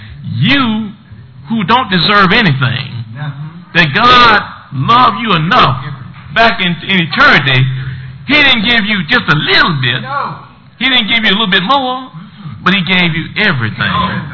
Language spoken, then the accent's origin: English; the South, United States; Now, I grew up in the South, and we had those wagons, and we went out, and that mule took us out and brought us back.